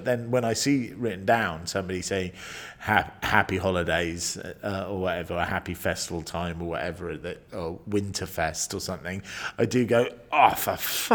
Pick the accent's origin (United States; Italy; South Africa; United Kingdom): United Kingdom; Aberdeen, Scotland; born there; No, I was born in Aberdeen because my dad was working on an oil rig.